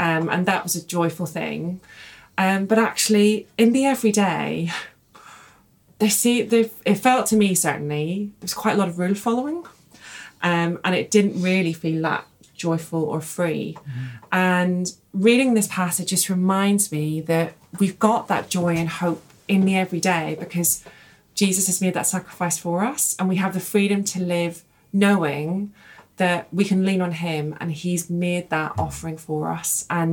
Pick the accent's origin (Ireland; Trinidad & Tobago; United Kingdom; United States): Ireland; so growing up in Ireland, I think we tend as a community at home be quite good at celebrating people's lives.